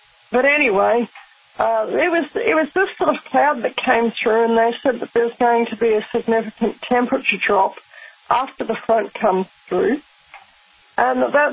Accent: Rotorua, Bay of Plenty, New Zealand; And I grew up in Rotorua in New Zealand, and we would get a snow shower maybe about once every 5 years.

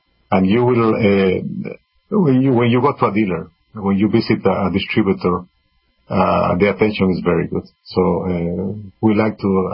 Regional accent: Ecuador; English is a second language; also born or lived in Colombia / Brazil / Venezuela / Mexico; I am from Ecuador, a small country in South America, beautiful country. And I have lived in 8 countries. I lived in Colombia, I live in Brazil, I live in Venezuela, in Mexico twice, in Japan also.

